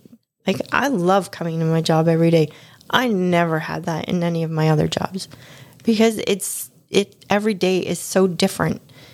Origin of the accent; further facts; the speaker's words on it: Windsor, Ontario, Canada; live in Leamington, and I'm surrounded by greenhouses where I'm at currently. And I always thought to myself, I was born and raised in Windsor.